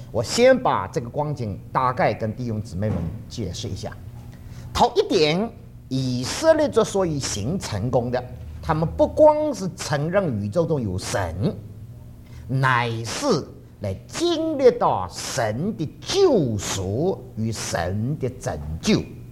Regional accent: Taiwan; 我们从台湾来的哈，对着

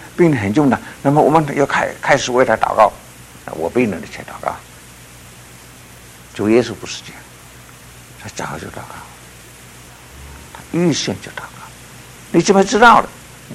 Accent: Guangdong, China; accent: Cantonese; 这个鸦片烟我们这个国语叫做大烟我们广东话也是讲大烟

